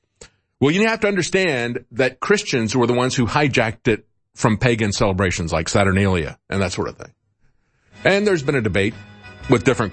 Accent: Florida, United States; And I was like, well, I'm from here, from Florida. Where are your people from? What do you mean? Where are you? Well, you know, like I'm Italian and Polish or anything. It was like, I'm just American.

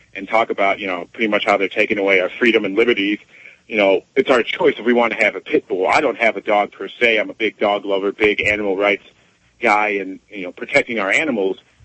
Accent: Elgin, Illinois, United States; here in my, near my hometown of Elgin, Illinois, near Chicago, we had no fireworks for our 4th of July

